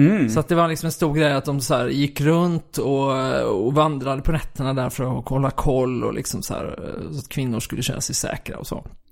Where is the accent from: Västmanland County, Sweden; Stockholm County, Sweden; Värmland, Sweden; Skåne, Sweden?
Skåne, Sweden; Kristianstad; det var ju på då när jag var barn i Kristianstad